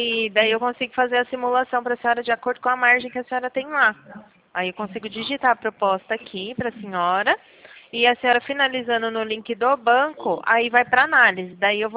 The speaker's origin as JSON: {"language": "Portuguese", "region": "São Paulo", "country": "Brazil", "said": "Não, eu sou do interior de São Paulo."}